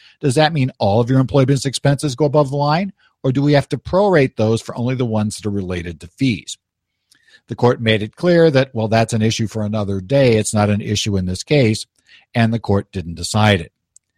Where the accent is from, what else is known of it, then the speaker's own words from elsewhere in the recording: Arizona, United States; we have a case here that actually comes from my home state of Arizona.